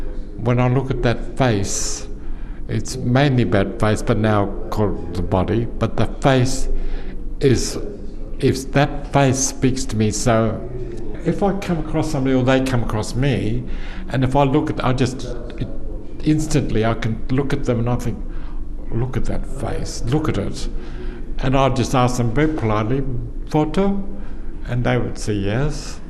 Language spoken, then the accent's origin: English; Darwin, Northern Territory, Australia; I'm from Darwin. I'm a Larrakia person. I was born in 1952 in May.